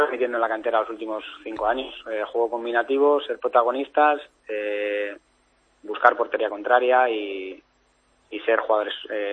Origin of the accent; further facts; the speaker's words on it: Madrid, Community of Madrid, Spain; soy de Vallecas